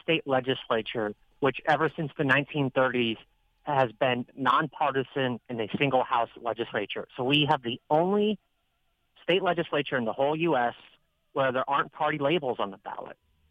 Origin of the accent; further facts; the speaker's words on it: Brainerd, Minnesota, United States; You could look at Brainerd compared to Omaha and you know, some of the divisive things people in my hometown, you know, might say towards, you know, the big city